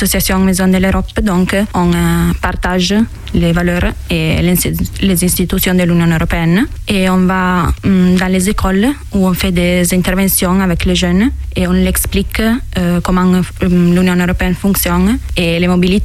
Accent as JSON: {"language": "French", "town": "Mondovì", "region": "Piedmont", "country": "Italy", "second_language": "French", "moved": "yes", "lives_now": "France", "said": "Je viens d'Italie, d'un village qui s'appelle Mondovì, dans la province de Cuneo, dans le nord de l'Italie. C'est un village de 25 000 habitants, près de les Alpes. Et je suis ici depuis le 10 janvier, et pendant 6 mois jusqu'à la fin de juin."}